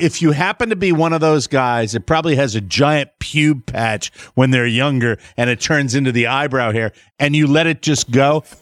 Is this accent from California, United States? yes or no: no; Glastonbury, Connecticut, United States; No, he's lying. It's my hometown.